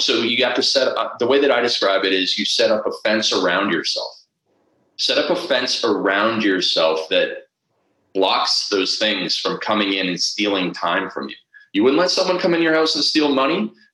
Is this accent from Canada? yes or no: yes; Toronto, Ontario, Canada; I always say that I'm from the East Coast of Canada, which means, you know, Toronto. I'm an Easterner, and I have that East Toronto attitude